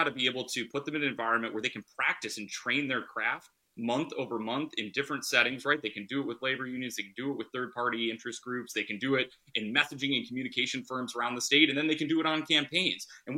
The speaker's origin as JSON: {"language": "English", "town": "Eau Claire", "region": "Wisconsin", "country": "United States", "tie": "born or raised there"}